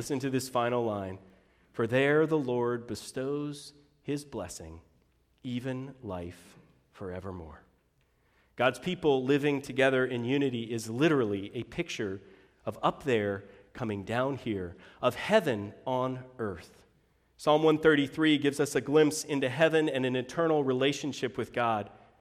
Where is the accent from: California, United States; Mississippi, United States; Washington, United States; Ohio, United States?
Washington, United States; Seattle; born there; also born or lived in Georgia; But I was born in the University of Washington Hospital